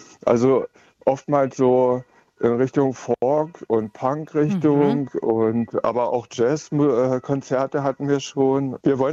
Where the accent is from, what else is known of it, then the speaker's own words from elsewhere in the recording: Kalbe, Saxony-Anhalt, Germany; Ja, ich komme aus Kalbe und ich fühle mich hier ziemlich wohl